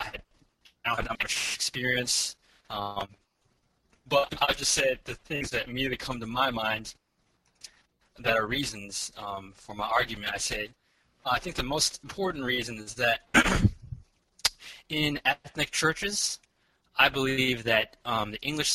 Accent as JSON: {"language": "English", "town": "Chicago", "region": "Illinois", "country": "United States", "lives_now": "Houston, United States", "said": "I am a youth pastor in Houston, Texas, at Chinese Baptist Church. I'm originally from Chicago."}